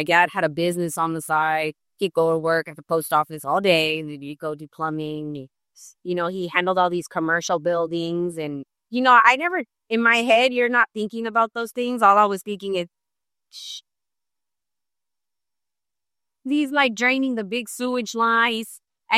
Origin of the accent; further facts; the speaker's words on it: Los Angeles, California, United States; I went to school. I grew up in South Central.